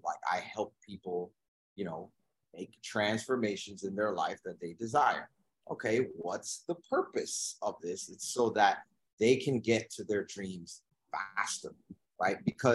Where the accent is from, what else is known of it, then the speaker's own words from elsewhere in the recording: Dominican Republic; now in New York City, United States; I come from the Dominican Republic, which is a very poor country. And my parents were hard workers, and we came here as immigrants to the US, and we ended up in New York City.